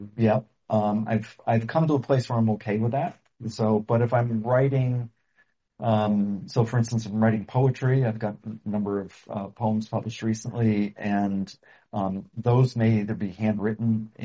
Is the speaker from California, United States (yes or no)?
no; New York, United States; certainly I grew up outside of the New York area, so cynicism's not a bad thing.